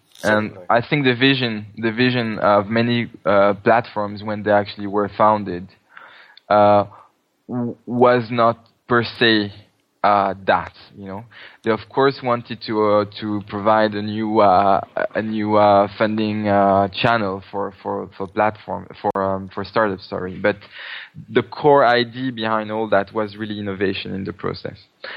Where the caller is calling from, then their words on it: Paris, Île-de-France, France; I'm calling from France, from Paris.